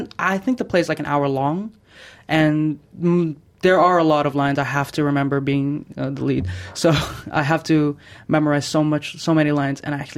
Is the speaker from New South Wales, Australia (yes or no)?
yes; Blue Mountains, New South Wales, Australia; And yeah, growing up in the Blue Mountains, it's actually okay. It's just weird being isolated from, being apart from the Filipino community as well